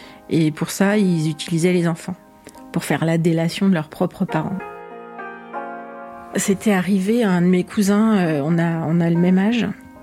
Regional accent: Iran; French is a second language; now in France; j'ai 52 ans, je suis née en Iran évidemment, je viens d'une famille relativement aisée

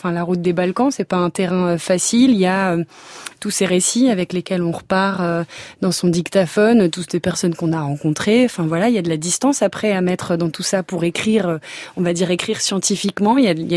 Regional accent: Toulouse, Occitanie, France; born there; Je suis née à Toulouse, c'est pas une ville que j'affectionne particulièrement.

